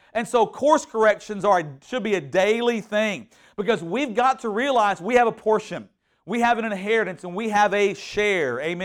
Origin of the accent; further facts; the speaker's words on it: Houston, Texas, United States; And I grew up in Houston too, by the way, so that says a lot right there.